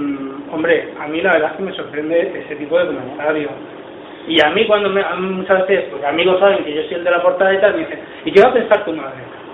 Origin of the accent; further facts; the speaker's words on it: Barcelona, Catalonia, Spain; yo soy de Barcelona, eran de la parte alta de Barcelona